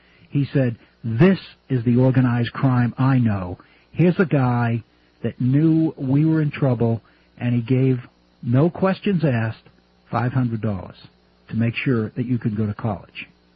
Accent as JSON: {"language": "English", "town": "Boston", "region": "Massachusetts", "country": "United States", "tie": "born or raised there", "said": "I grew up in Boston. I grew up in a working-class family. My dad worked in a bakery"}